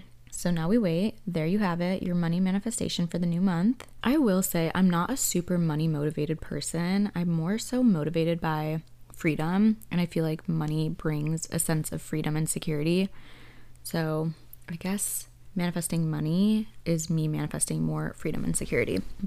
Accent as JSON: {"language": "English", "town": "Northbrook", "region": "Illinois", "country": "United States", "tie": "born or raised there", "said": "It was winter break in my hometown, Northbrook, Illinois, suburbs of Chicago."}